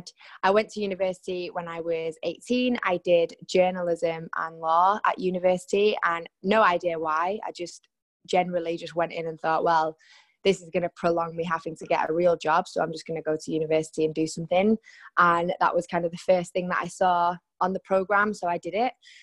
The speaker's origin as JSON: {"language": "English", "town": "Salford", "region": "North West England", "country": "United Kingdom", "tie": "born or raised there", "said": "Growing up in Salford in Manchester, it kept me off the streets a little bit"}